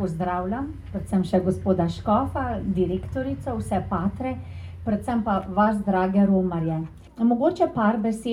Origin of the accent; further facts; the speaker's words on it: Sveti Križ, Lower Carniola, Slovenia; Jaz namreč prihajam iz Svetega križa na Dolenjskem pri Kostanjevici na Krki